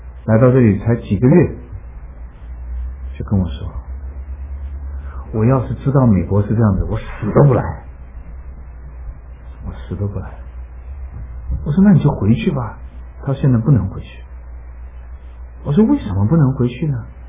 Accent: Hunan, China; 我是一个吃辣椒长大的人。湖南人的脾气啊，最恨人家就是当着我的面骗我。

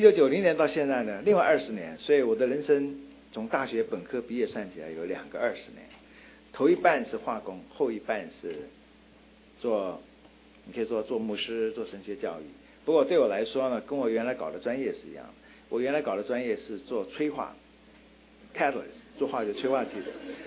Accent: Taiwan; 我从台湾来，

